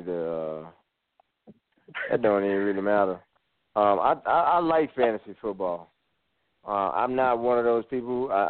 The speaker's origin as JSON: {"language": "English", "region": "Texas", "country": "United States", "said": "Straight up just because I'm from Texas, I'm like, nope, they got to destroy them."}